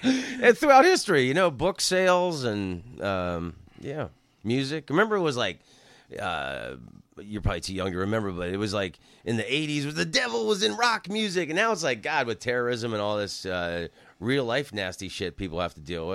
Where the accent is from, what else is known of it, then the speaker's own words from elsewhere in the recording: Oviedo, Florida, United States; I grew up in outside of Orlando, Florida, a little town called Oviedo.